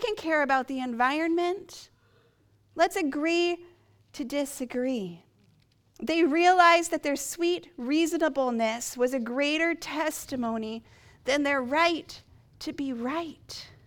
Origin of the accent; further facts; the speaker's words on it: United States; now in Canada; I am an American, born and raised. Now I am a Canadian.